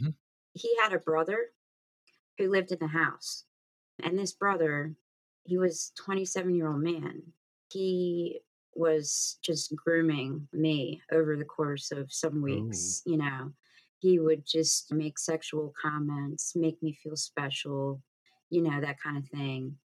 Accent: Pennsylvania, United States; So I go for a walk in my hometown, not realizing that violence can happen to you literally anywhere.

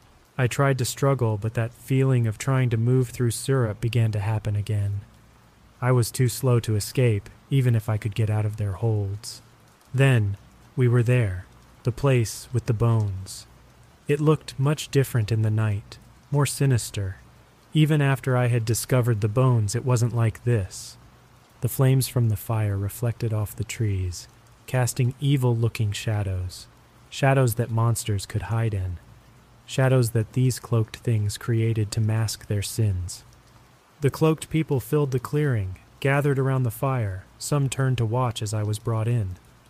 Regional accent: Montana, United States; This is my fourth and final story of events that happened to me over the course of a summer in my home state of Montana.

